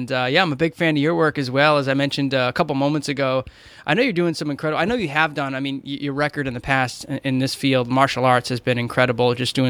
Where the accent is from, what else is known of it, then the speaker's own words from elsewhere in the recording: Boston, Massachusetts, United States; I'm from Boston.